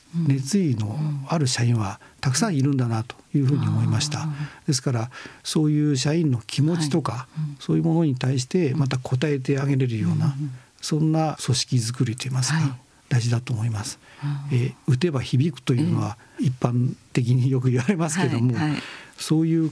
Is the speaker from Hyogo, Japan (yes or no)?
no; Toyama, Japan; 富山で私も生まれ育ったわけですけど